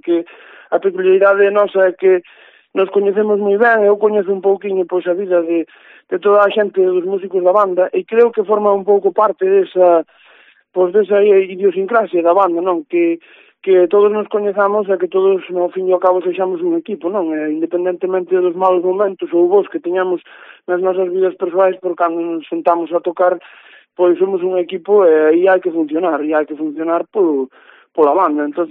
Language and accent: Galician; Lourenzá, Galicia, Spain; Bueno, eu concretamente non son de Foz, eu son de Lourenzá